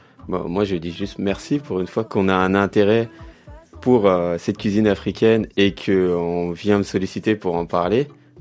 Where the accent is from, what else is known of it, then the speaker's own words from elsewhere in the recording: France; Mais au final, je suis un Français et j'ai mes passions comme le Japon qui me sont propres.